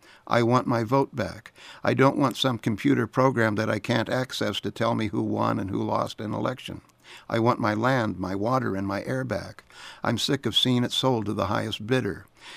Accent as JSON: {"language": "English", "country": "United States", "said": "I want to be able to hold my head high when I say I'm an American."}